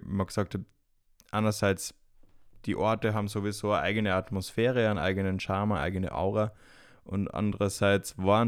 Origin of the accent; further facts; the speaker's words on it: Austria; Wallfahrtsorte in Österreich, der ca. 20 Kilometer von meinem Heimatort entfernt ist.